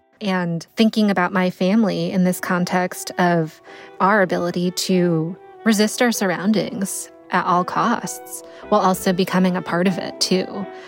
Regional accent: Connecticut, United States; So I grew up in Connecticut, which, you know, had Hartford, the insurance capital of the world.

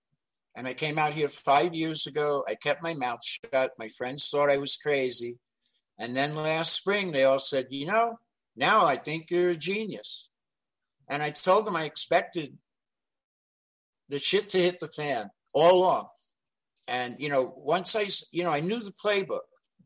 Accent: New York City, New York, United States; also born or lived in Miami; I grew up in New York City. I worked the majority of my career in Miami.

